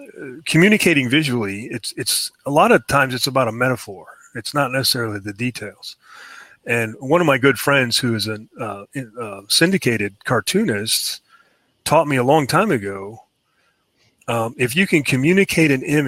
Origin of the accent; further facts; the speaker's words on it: Chicago, Illinois, United States; moved away as an adult; The quick intro is, born and raised in Chicago, ran away and joined the Army, retired after a career, then went to corporate America